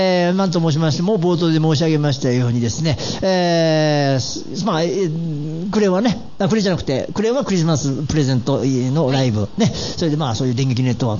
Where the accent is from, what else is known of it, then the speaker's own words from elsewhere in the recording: Ise-Shima, Mie, Japan; だからどっちかって僕は三重県の伊勢志摩出身なんで